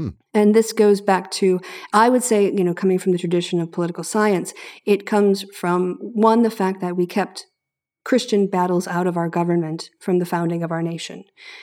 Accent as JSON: {"language": "English", "country": "United States", "said": "what's particularly interesting to me as an American"}